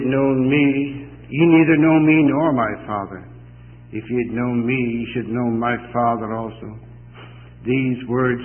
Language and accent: English; Bristol, South West England, United Kingdom; He said, where do you come from? I said, Bristol, England.